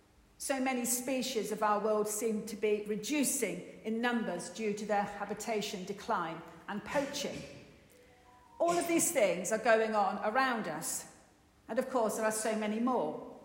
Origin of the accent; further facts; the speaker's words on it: Chipping Norton, South East England, United Kingdom; I returned to live in Chipping Norton, my hometown